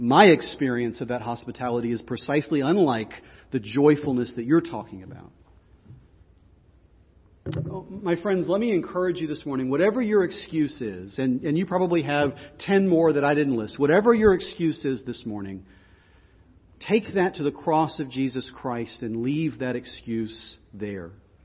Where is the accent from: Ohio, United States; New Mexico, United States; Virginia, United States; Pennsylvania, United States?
Pennsylvania, United States; We are Western, we are American, and we are Western Pennsylvanians.